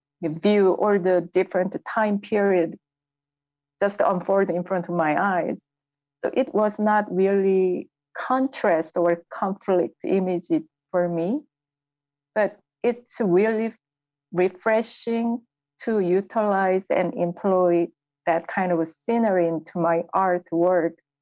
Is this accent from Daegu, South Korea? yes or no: no; Seoul, South Korea; I grew up in South Korea, Seoul, where it's very saturated and colorful city, and it's modern and ancient time coexist at the same time.